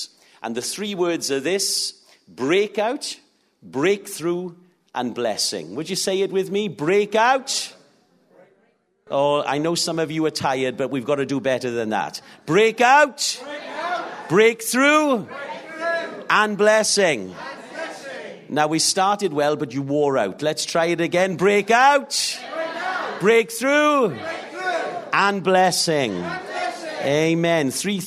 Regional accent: Wales, United Kingdom; I'm originally from the Rhondda Valley in South Wales. I am not from a Christian home.

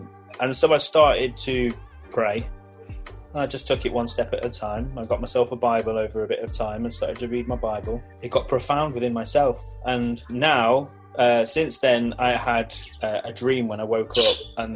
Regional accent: Leicester, East Midlands, United Kingdom; So I'm originally from Leicester. I've spent a long time travelling around for work and various other reasons as well.

